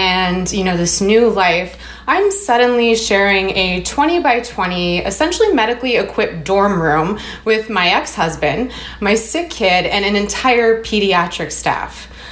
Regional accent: Chicago, Illinois, United States; I'm from Chicago, so like I could accept that we had missed beach season

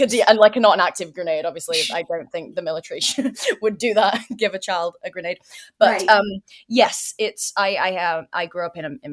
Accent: Chester, North West England, United Kingdom; Yeah, I grew up in this really small town, actually in England, called Chester

